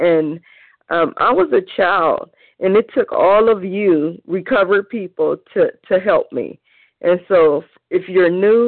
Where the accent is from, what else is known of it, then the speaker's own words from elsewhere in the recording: Cleveland, Ohio, United States; I am from Cleveland, Ohio, and I'm a recovered compulsive overeater.